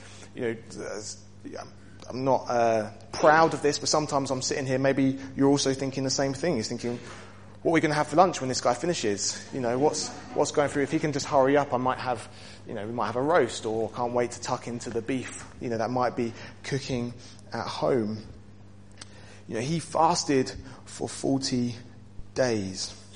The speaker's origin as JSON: {"language": "English", "country": "United Kingdom", "said": "Maybe I'm just being too British, but tested feels like it sits better with me."}